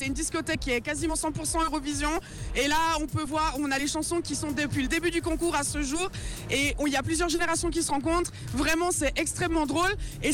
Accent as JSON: {"language": "French", "town": "Lausanne", "region": "Vaud", "country": "Switzerland", "said": "Alors moi je suis de Lausanne et du coup j'ai 35 ans."}